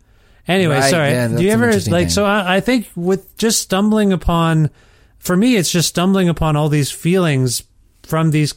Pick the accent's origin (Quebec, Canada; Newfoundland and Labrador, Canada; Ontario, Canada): Ontario, Canada; I'm from Ontario